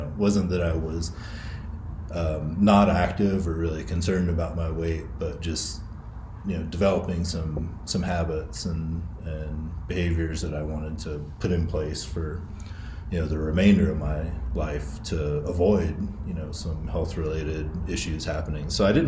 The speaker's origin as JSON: {"language": "English", "region": "Southeast", "country": "United States", "lives_now": "New Mexico, United States", "said": "The first thing was I just mentioned that I'm from the Southeast, and typically when I go back home, I usually come back to New Mexico with some motivation to do something healthy."}